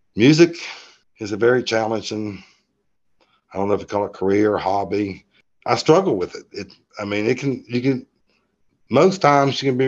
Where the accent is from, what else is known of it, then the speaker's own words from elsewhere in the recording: North Carolina, United States; You know, I'm pretty simple from North Carolina. I haven't really traveled much in my life.